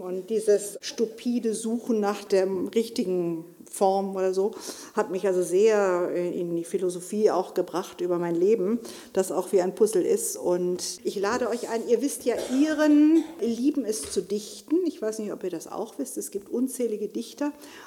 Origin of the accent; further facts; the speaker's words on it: United States; born there; German is a second language; Ich bin eine gebürtige Amerikanerin, mein Vater war ein irischer Amerikaner, also die ganze Familie meines Vaters waren Iren